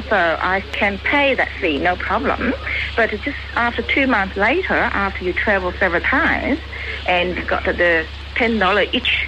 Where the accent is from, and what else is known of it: China; English is a second language